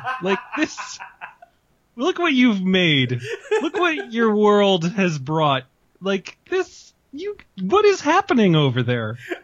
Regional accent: United States; As an American man who has no concept of still really what this is.

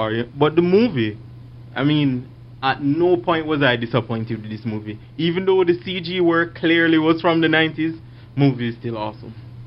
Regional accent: United Kingdom; I'm British.

